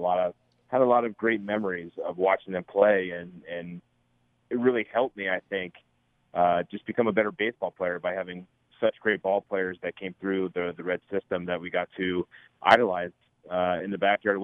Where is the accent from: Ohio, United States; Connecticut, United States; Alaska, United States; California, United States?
Ohio, United States; Cincinnati; Yeah, so I grew up in Cincinnati and started out my first 4 years in Roselawn. And then moved to Montgomery, where my parents still live to this day.